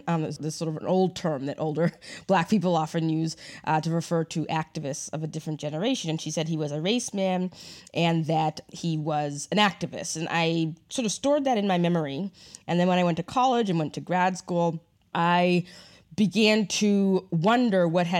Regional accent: New England, United States; also born or lived in Brooklyn; I grew up in New England. I was born in Brooklyn, but I'm a, you know, black New England person.

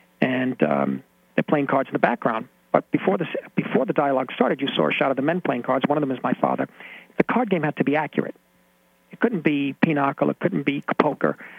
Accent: New York, United States; I come from the Lower East Side, asthmatic kid.

